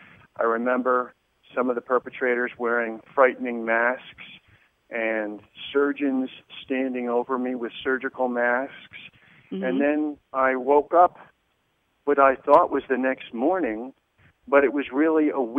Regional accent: Connecticut, United States; moved away; I was born in Connecticut, and I grew up on the East Coast.

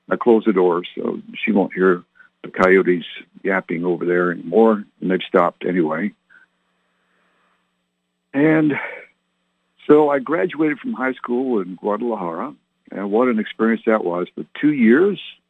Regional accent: Fredericton, New Brunswick, Canada; also born or lived in Barrie, Ontario / Halifax, Nova Scotia / Oromocto, New Brunswick / Germany; I grew up in Canada, born in Barrie, Ontario, moved to Halifax, Nova Scotia, to Oramocto, New Brunswick, overseas in Germany for 2 years

